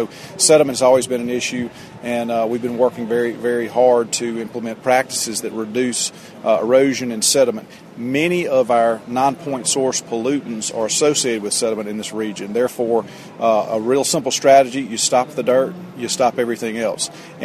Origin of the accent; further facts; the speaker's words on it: Mississippi, United States; Well, I'm from Mississippi and from here in the Mississippi Delta region